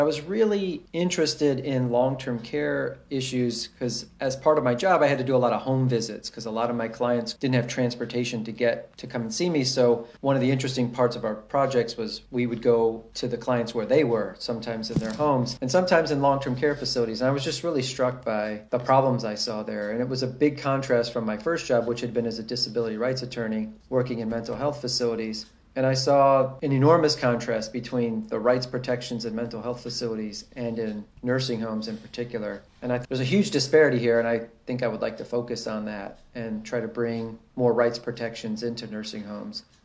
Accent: Ohio, United States; I grew up in Ohio, near Cleveland.

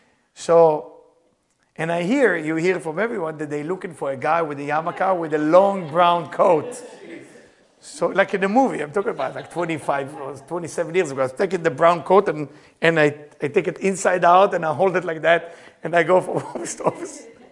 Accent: Israel; English is a second language; I was new, I was fresh from Israel.

